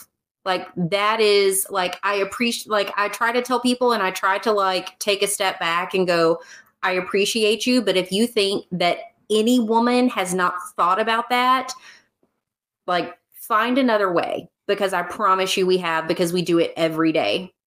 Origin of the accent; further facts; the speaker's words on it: Texas, United States; it's not just because I'm from Texas